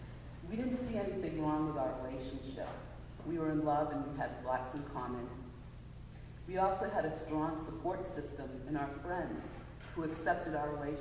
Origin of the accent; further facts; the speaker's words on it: New Hampshire, United States; I grew up in a great neighborhood.